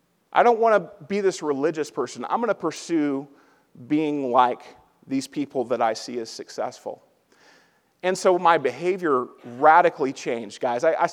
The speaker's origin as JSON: {"language": "English", "town": "Little Rock", "region": "Arkansas", "country": "United States", "tie": "born or raised there", "said": "I ended up getting a job at the Little Rock Dragway in Arkansas, my hometown."}